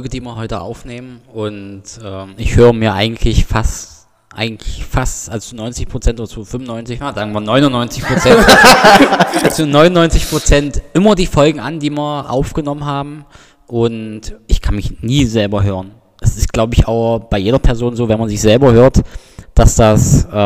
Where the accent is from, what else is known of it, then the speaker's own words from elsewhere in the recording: Aachen, North Rhine-Westphalia, Germany; Ich komme ja aus dem Ghetto hier in Aachen.